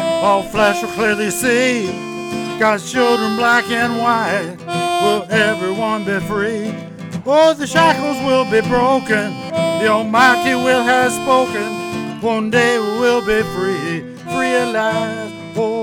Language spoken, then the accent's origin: English; Maine, United States; We are from Waldo County. We're not from Belfast.